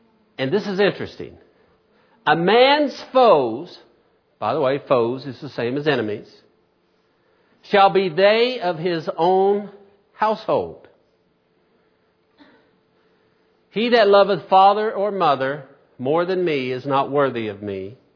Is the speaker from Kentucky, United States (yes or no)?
yes; Staffordsville, Kentucky, United States; I even know there when I was growing up in Staffordsville, nearly the whole area was just my cousins.